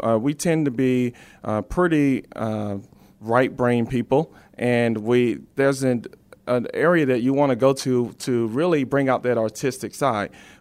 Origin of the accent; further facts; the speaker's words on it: Hawkinsville, Georgia, United States; Well, I am a Georgia native. I was raised in Hawkinsville, Georgia, a small middle Georgia town, country boy.